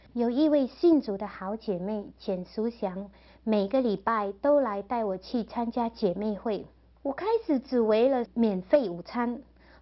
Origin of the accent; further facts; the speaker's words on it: Malaysia; moved away as an adult; now in United States; 我出生在马来西亚穷苦的小渔村，从小就很爱读书